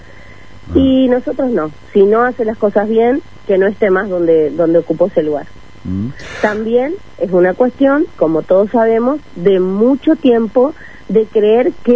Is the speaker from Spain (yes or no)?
no; Federal, Entre Ríos, Argentina; yo soy de Federal, de un departamento del norte entrerriano, donde acá es común y nos conocemos todos.